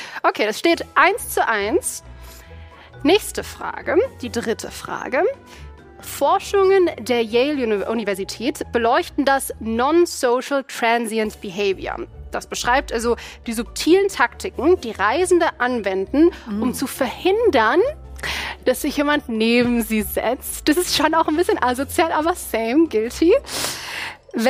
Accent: Duisburg, North Rhine-Westphalia, Germany; Ich bin in Duisburg aufgewachsen und da bin ich mit der Bahn gefahren, mit der 903.

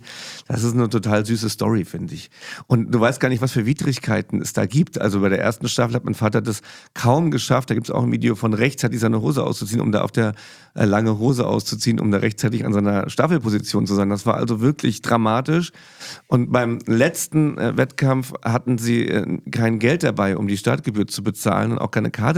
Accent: Saarland, Germany; Das ist unsere Position, ja, als Saarländer.

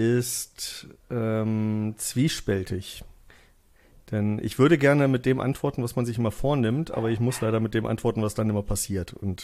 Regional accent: Wolfenbüttel, Lower Saxony, Germany; Wir kommen aus der Jägermeisterstadt, aus Jägermeister City, aus Wolfenbüttel.

